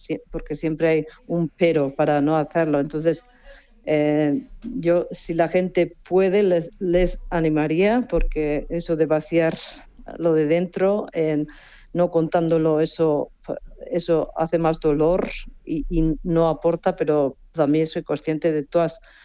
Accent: Asteasu, Basque Country, Spain; lo vamos a presentar a las 7 en mi pueblo, que es Asteasu, un pueblo pequeño

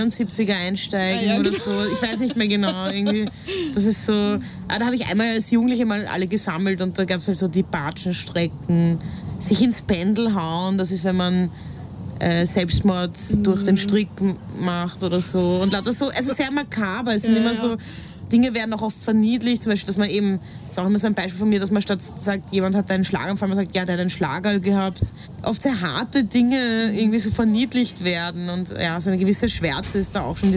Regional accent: Vienna, Austria; ich als Wienerin, ich spreche ja nicht Dialekt, ich spreche Hochdeutsch und halt habe halt einen Slang oder halt so ja, einen gewissen Sprachklang, Melodie.

